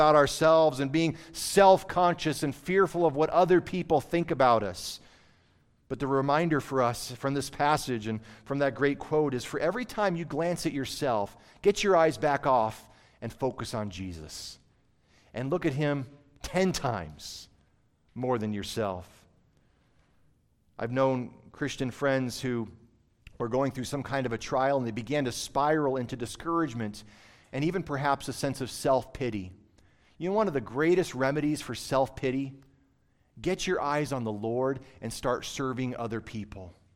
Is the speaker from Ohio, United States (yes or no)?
no; Michigan, United States; Growing up in Michigan, we had cattails wherever there were little gullies and ravines and water would collect and be a little marshy area